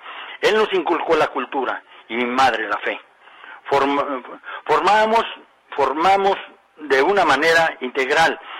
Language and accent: Spanish; Guadalajara, Jalisco, Mexico; born there; ambos nacimos en Guadalajara y a mediados del siglo pasado.